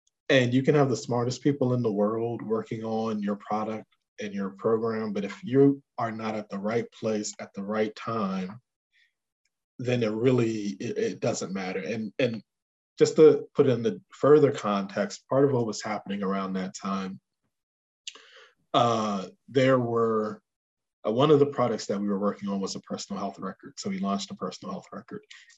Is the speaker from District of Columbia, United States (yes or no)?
yes; Washington, District of Columbia, United States; So I'm from Washington, D.C., okay. And there was a company in DC that completely changed the landscape